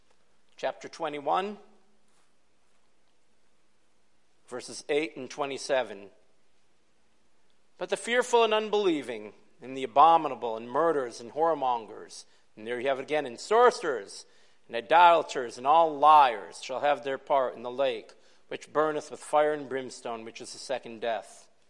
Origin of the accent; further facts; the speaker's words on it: Brocton, New York, United States; Lilydale is a small community, about 20 minutes from my hometown of Brockton.